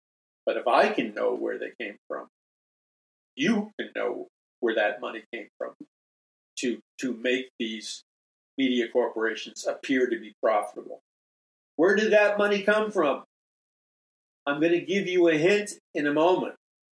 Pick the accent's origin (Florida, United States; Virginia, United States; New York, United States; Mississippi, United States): New York, United States; New York City; For us, our Sunday morning worship service growing up in New York City was to read the Sunday edition of the New York Times